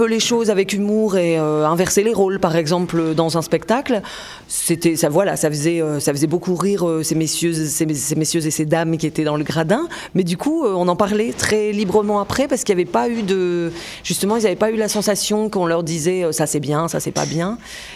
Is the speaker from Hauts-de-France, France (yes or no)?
yes; Lille, Hauts-de-France, France; Je suis originaire de Lille, donc je suis assez contente de ça, en fait.